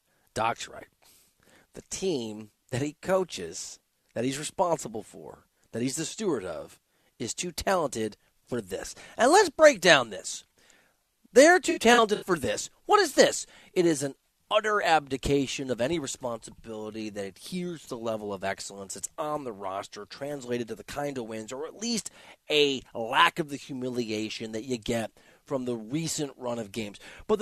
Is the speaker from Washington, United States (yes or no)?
no; Dubuque, Iowa, United States; I'm from Dubuque. It's kind of near, but it's on the border.